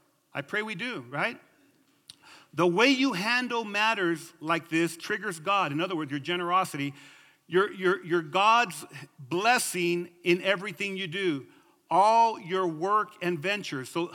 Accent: Mexico; I'm Mexican, but Mexicans, you need to understand that you're half Spaniard and half Indian. And I'm from Chinatown

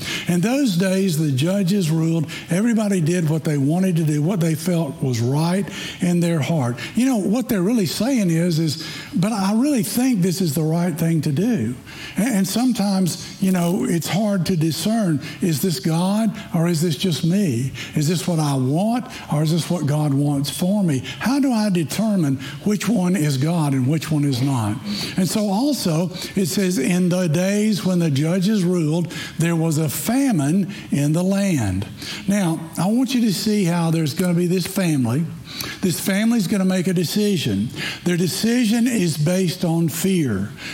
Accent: Tennessee, United States; accent: Wisconsin; now in Florida, United States; I grew up, you may be able to tell by my Wisconsin accent that I'm not from here. I grew up in Tennessee

